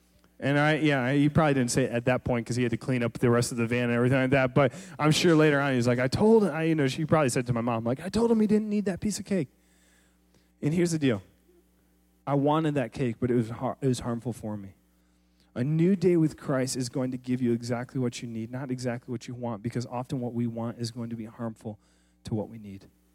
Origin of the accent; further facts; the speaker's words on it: Michigan, United States; I'm from Michigan, all right? Remember, we do the hand thing. I go up to northern Michigan